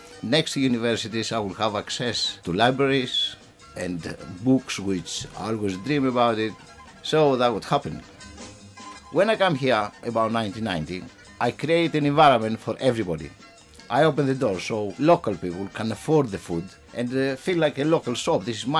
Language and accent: English; Greece; I come from Greece. I came in Gardenia roughly 30 years ago.